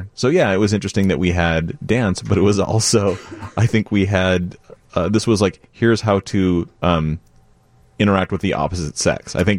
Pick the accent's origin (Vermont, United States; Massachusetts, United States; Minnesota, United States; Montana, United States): Montana, United States; I grew up in Montana, so there's a lot of country that I know a ton about